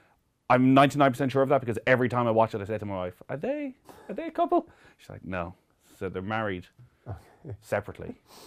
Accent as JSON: {"language": "English", "country": "Ireland", "said": "Irish, I'm Irish."}